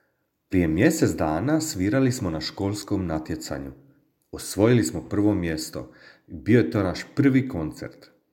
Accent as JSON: {"language": "Croatian", "town": "Zagreb", "region": "City of Zagreb", "country": "Croatia", "said": "Dolazim iz Zagreba, imam 14 godina i idem u 8. razred."}